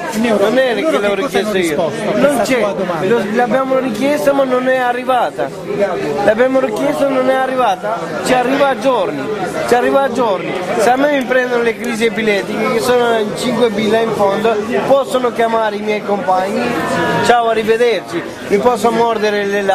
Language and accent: Italian; Albania; now in Italy; Io sono albanese.